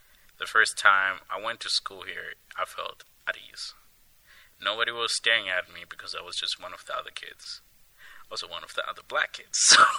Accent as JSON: {"language": "English", "town": "Dresden", "region": "Saxony", "country": "Germany", "tie": "born or raised there", "second_language": "English", "lives_now": "Canada", "said": "I grew up in Dresden, eastern city in Germany."}